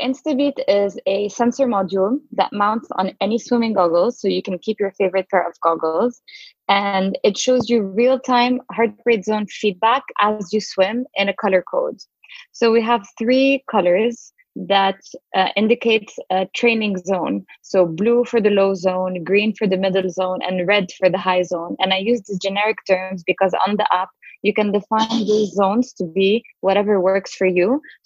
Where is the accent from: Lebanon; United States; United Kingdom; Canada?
Lebanon; Yeah, actually, I grew up in Lebanon, which is a really small country on the Mediterranean.